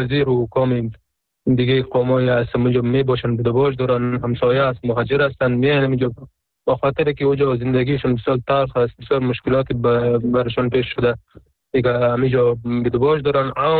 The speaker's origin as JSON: {"language": "Persian", "country": "Afghanistan", "said": "در اصل افغان که کل افغان هستیم، چی اون پشتون هستیم، ما هم پشتون هستیم"}